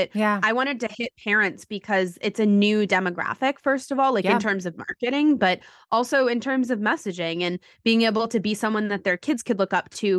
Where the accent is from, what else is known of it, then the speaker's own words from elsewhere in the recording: New York City, New York, United States; is that I grew up in New York City. So I grew up with some of the best healthcare doctors in and around the city.